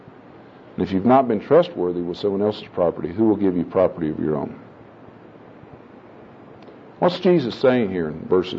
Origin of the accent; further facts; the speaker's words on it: Oklahoma, United States; I'm from Oklahoma. We're broke in Oklahoma.